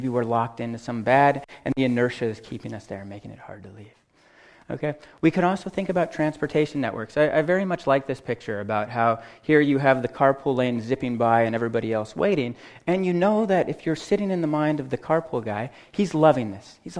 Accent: Colorado, United States; I'm from Colorado, so this is the Boulder Valley School District

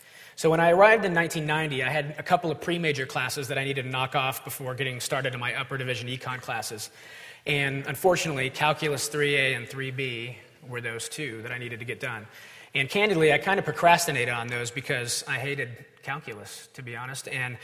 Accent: Ventura, California, United States; I transferred to UCSB as a junior in the fall of 1990 from a junior college in my hometown of Ventura.

